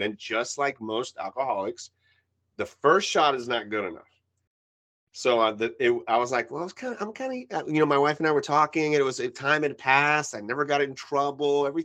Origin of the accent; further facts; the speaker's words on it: New York, United States; born there; I was born in New York. My mom is from Cuba. My dad was from Peru. And they spoke Spanish. So I spoke Spanish growing up.